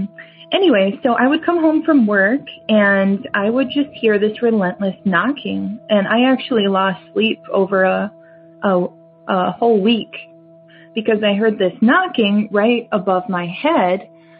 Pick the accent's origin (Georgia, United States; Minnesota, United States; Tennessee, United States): Minnesota, United States; I'm from Minnesota.